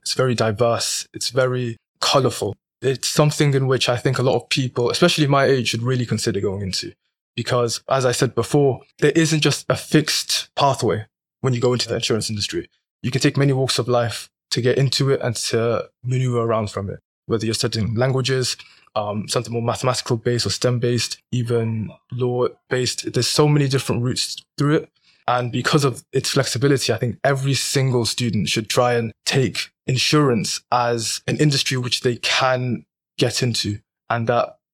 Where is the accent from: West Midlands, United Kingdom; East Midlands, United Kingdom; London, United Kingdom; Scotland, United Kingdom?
East Midlands, United Kingdom; Leicester; I'm a 17-year-old, first year in college. I was born and raised in Leicester